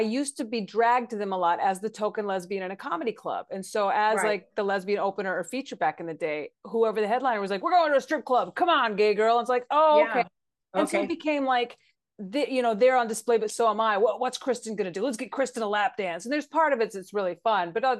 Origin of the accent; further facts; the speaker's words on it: Amarillo, Texas, United States; Yeah, I grew up in a small town in Texas.